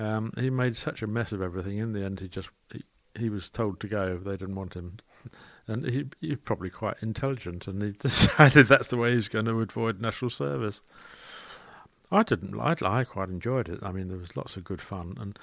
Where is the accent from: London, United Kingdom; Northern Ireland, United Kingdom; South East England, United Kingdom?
London, United Kingdom; Shirley; also born or lived in Addiscombe; I was born in Addiscombe, and we lived at number 13 the Lees in Shirley. I was born in 1937.